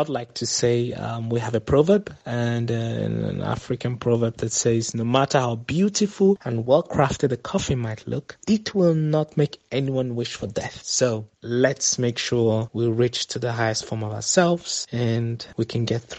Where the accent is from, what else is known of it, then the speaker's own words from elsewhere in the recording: Vienna, Austria; also born or lived in Nigeria; I'm an actor and a music producer. I was born in Nigeria and grew up here in Vienna, Austria.